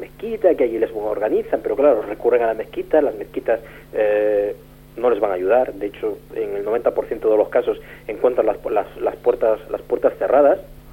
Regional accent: Galicia, Spain; Yo, como soy gallego de origen, y bueno, el tema de la inmigración y cómo se establecen esas relaciones sociales de los emigrantes, pues algo lo conozco, y además de primera mano.

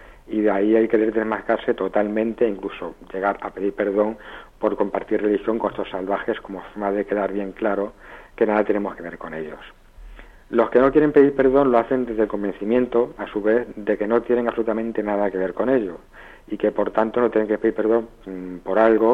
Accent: Extremadura, Spain; Siguiendo en Extremadura, mi tierra

